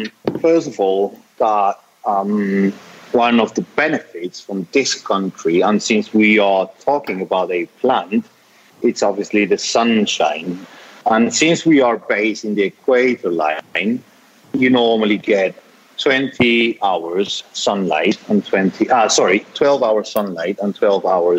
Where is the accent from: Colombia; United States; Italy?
Colombia; Bogotá; English is a second language; now in Cali, Colombia; I'm based in Cali, so by the way, I am from Bogota, I'm not from Cali, you know.